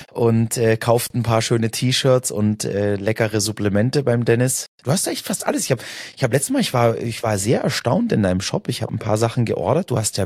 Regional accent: Baden-Württemberg, Germany; oder auch hier bei uns im Schwarzwald.

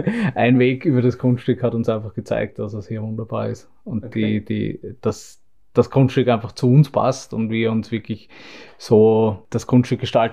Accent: Vienna, Austria; born there; Ich bin ein Wiener Piefke, sozusagen, wenn man das so sagen darf. Ja. Genau. Ursprünglich kommt meine Familie aus Deutschland, ich bin in Wien geboren.

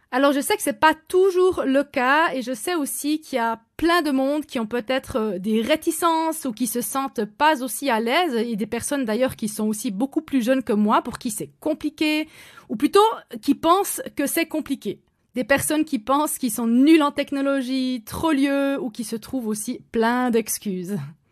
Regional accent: Switzerland; accent: Swiss; je vous offre mon petit accent suisse en prime

